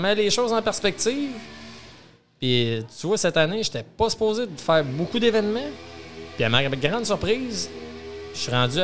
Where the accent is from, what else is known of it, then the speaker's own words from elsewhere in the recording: Henriville, Quebec, Canada; Je viens d'Henriville.